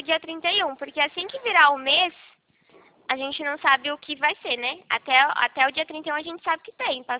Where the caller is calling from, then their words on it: Rio Claro, São Paulo, Brazil; Eu falo de Rio Claro, São Paulo.